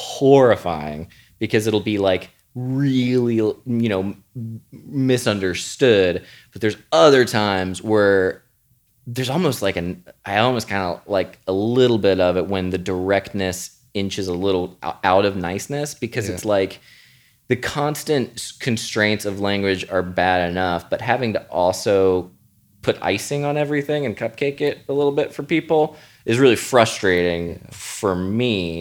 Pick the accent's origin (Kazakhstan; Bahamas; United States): United States; the South; because I grew up in the South, and for language there, everything needs to be super polite